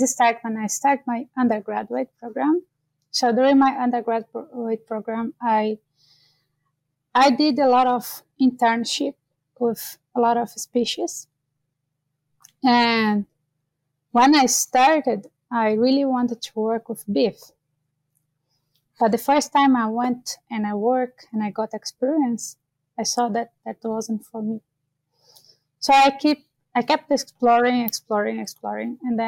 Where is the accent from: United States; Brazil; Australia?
Brazil; now in Canada; I'm originally from Brazil.